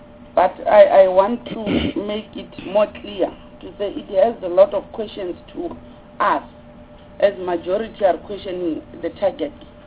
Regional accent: Musina, Limpopo, South Africa; I'm from Limpopo and Vembe district in particular. Musina is where I'm from.

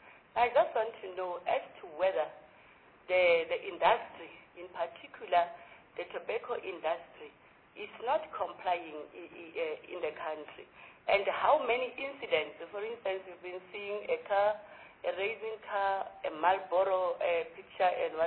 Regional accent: North West, South Africa; You know, I come from Northwest, and it is more rural, actually. And there are lots and lots of farms in that province.

